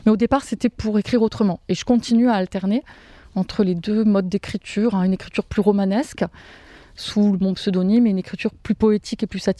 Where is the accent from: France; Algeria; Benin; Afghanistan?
France; Marseille, Provence-Alpes-Côte d'Azur; Et puis, par ailleurs, je suis marseillaise.